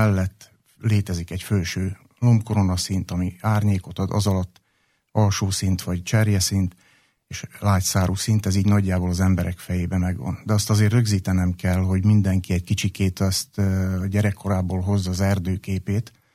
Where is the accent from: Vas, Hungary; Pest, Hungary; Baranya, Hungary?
Baranya, Hungary; Véménd; Én Véménről származom, ahol a falu határában egyből ott van az erdő, és a gyerekkoromban biciklivel, gyalog nagyon sokat jártam azokat az erdőket